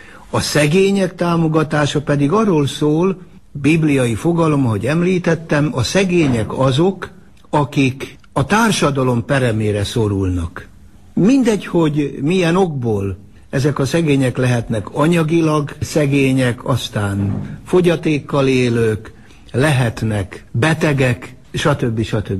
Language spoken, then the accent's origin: Hungarian; Hungary; Úgy általában én nagyon büszke vagyok arra, hogy magyarnak születhettem, és magyarként élhetek, és ennek a nemzetnek a tagja lehetek.